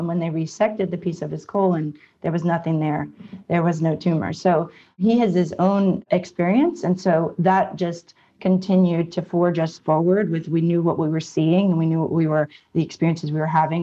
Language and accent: English; New Orleans, Louisiana, United States; So I'm from New Orleans. I graduated from LSU Medical School in internal medicine, and I come from a family of physicians.